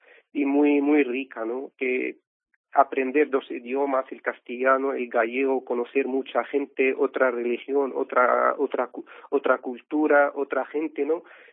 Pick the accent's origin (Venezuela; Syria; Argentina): Syria; Spanish is a second language; now in Spain; Ahora me siento también español, entonces tengo otro país que tampoco he elegido. A mí me tocó, bueno, nacer en Siria y me tocó estar en España. No he elegido ningún país de los dos. Y me siento uno más de España